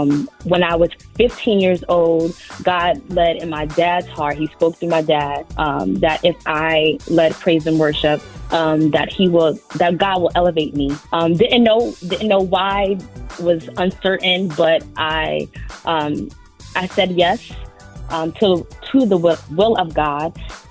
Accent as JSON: {"language": "English", "town": "New York City", "region": "New York", "country": "United States", "tie": "born or raised there", "said": "I'm 32 years old, born and raised in the Bronx."}